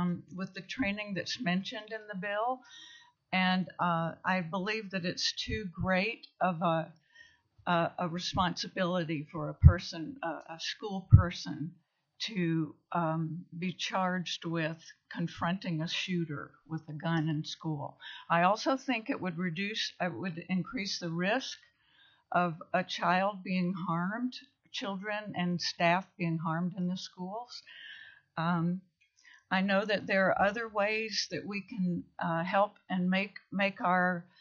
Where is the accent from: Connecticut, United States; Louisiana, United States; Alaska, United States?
Alaska, United States; Juneau; from Juneau, Alaska, and I'm testifying against House Senate Bill 173.